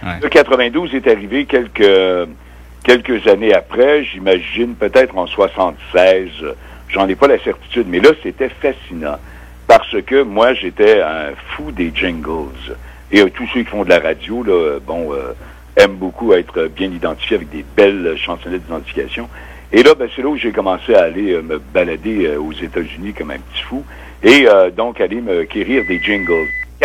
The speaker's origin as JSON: {"language": "French", "town": "Valcartier", "region": "Quebec", "country": "Canada", "said": "je viens de Valcartier, moi. Mm-hmm. Alors, j'ai fait mes débuts à l'école anglaise et tout ça."}